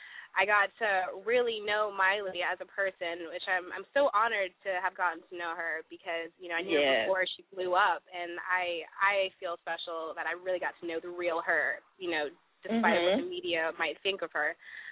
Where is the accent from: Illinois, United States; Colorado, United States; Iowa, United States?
Iowa, United States; Cedar Rapids; I'm from Cedar Rapids, Iowa